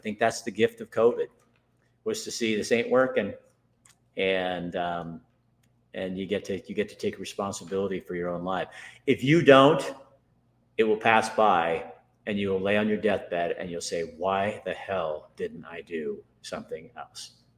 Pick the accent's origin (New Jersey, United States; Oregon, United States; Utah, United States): Oregon, United States; Eugene; I said, I'm from Eugene, Oregon.